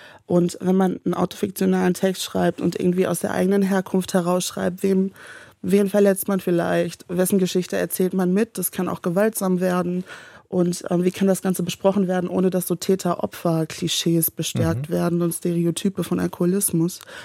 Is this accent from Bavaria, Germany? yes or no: no; North Rhine-Westphalia, Germany; Ich bin im Sauerland aufgewachsen, in einer Arbeiterfamilie mit einem Suchtthema